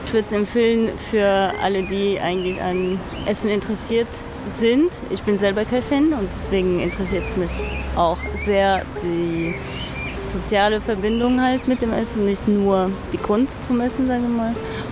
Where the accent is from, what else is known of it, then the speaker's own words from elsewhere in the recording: France; German is a second language; Ich komme aus Frankreich